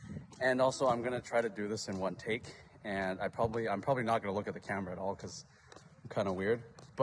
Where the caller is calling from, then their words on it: Saskatoon, Saskatchewan, Canada; I'm calling in from Saskatoon. I'm out here working with Athletes in Action.